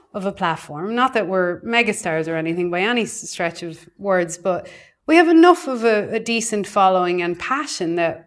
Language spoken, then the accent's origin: English; Ireland; So we went to Ireland, to my hometown, to talk to my parents.